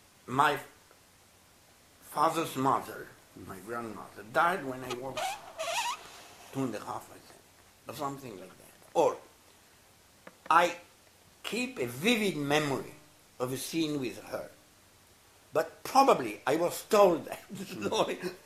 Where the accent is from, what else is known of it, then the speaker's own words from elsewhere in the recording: Italy; English is a second language; No, in Italy it was 6 at that time.